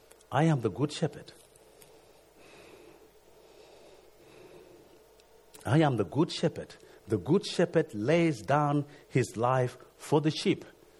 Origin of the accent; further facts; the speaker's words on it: South Sudan; When I was growing up in South Sudan